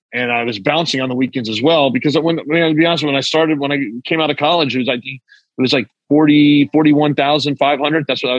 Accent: Oklahoma, United States; I'm growing up in Oklahoma at the time

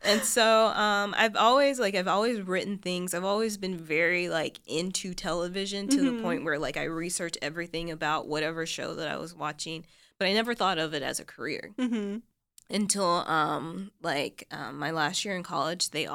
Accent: Little Rock, Arkansas, United States; also born or lived in Tennessee / Mississippi / Texas / Pennsylvania; I was born in Little Rock, Arkansas. I actually moved around a lot as a kid. Uh-huh. So I've lived in Tennessee and Mississippi and Texas and Pennsylvania and Kansas and I think that's everything. And then we ended up back in Arkansas when I was in eighth grade.

